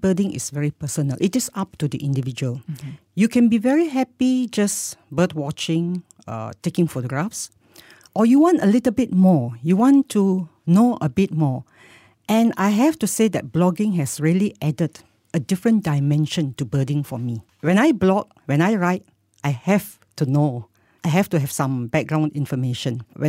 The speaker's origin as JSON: {"language": "English", "town": "Taiping", "region": "Perak", "country": "Malaysia", "said": "I come from Taiping, so I go back to my house, my home, which has a big garden, unlike in KL."}